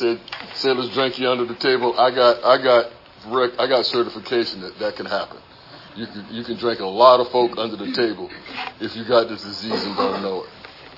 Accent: Savannah, Georgia, United States; I'm from Savannah, Georgia. And I was going home to see my brother

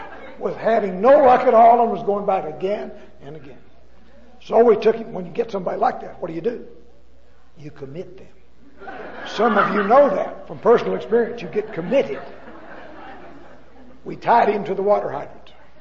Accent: Texas, United States; When I was a kid, I was raised in West Texas.

